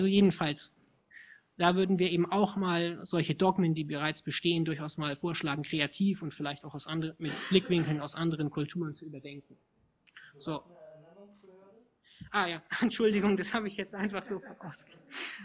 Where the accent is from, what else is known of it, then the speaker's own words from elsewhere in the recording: Bavaria, Germany; wir kommen aus Bayern